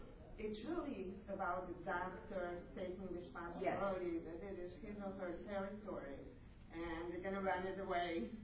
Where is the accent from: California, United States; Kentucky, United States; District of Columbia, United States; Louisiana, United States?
California, United States; I'm from California, and it's, I don't know how it's in New York, but over there, every second word